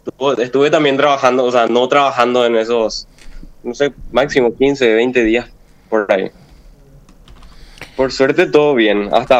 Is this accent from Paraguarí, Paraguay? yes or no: no; San Lorenzo, Central, Paraguay; also born or lived in Concepción; Yo soy de San Lorenzo, pero estuve viviendo en Concepción mucho tiempo